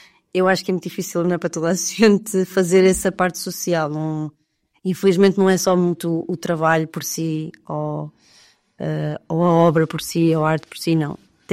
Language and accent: Portuguese; Coimbra, Centro, Portugal; eu sou de Coimbra, fiz lá o secundário